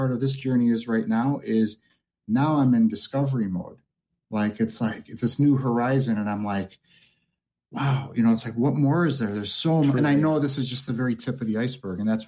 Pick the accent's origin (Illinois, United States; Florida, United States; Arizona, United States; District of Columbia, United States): Illinois, United States; Chicago; oh, I do hypnotherapy, and I'm from Chicago originally. In Chicago, I love Chicago, but everything's in a box.